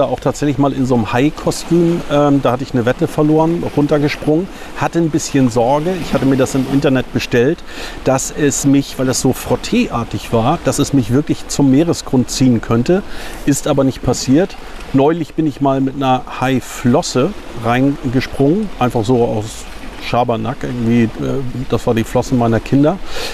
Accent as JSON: {"language": "German", "town": "Puttgarden", "region": "Schleswig-Holstein", "country": "Germany", "tie": "born or raised there", "said": "Ich bin im Nachbarort groß geworden, in Puttgarden, bin auf Fehmarn geboren"}